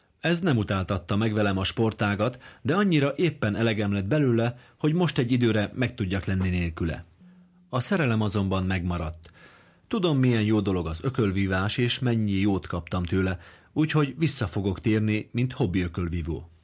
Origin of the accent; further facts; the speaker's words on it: Budapest, Hungary; Mint kőbányai lakótelepi gyerek, sokat rúgtam a labdát a telepi gyerekekkel a közeli pályán.